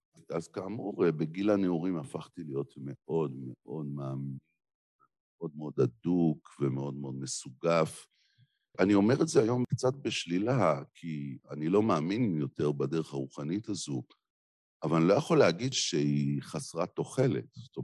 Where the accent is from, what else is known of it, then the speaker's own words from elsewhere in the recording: Jerusalem, Jerusalem District, Israel; אני גדלתי בתוך עולם חילוני, בשכונת רמת אשכול בירושלים. אז היו לי חברים שלא היו דתיים